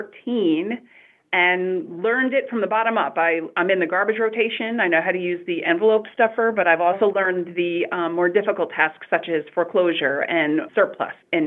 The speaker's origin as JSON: {"language": "English", "town": "Monticello", "country": "United States", "tie": "born or raised there", "said": "I can trace my family back in the Monticello area for a long time. I grew up in Sleepy Hollow, which is the apartment complex right next to Monticello High School. I graduated from Monticello High School in 1993."}